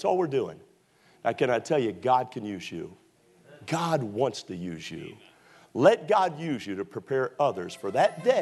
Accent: Texas, United States; after all, we're from Texas.

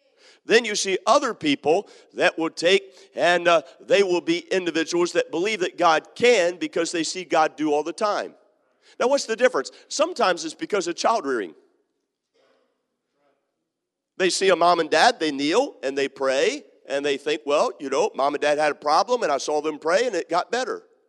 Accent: United States; I'm an American. We are used to taking care of problems ourselves.

